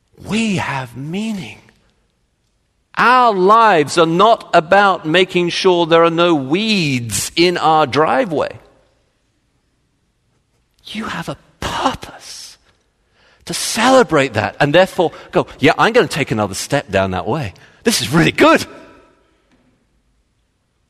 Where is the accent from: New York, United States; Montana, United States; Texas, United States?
Texas, United States; But, you know, in case you didn't realize, I'm from Texas.